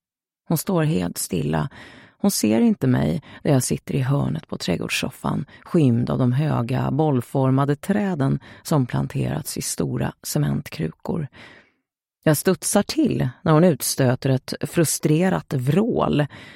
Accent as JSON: {"language": "Swedish", "town": "Stockholm", "region": "Stockholm County", "country": "Sweden", "said": "Så du märker att jag är stockholmare."}